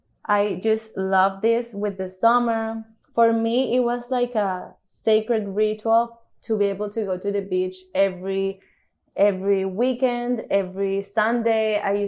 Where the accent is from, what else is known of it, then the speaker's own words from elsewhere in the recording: Cartagena, Bolívar, Colombia; Well, I was born in Cartagena, like my parents. We were raised here and I lived here throughout my whole childhood.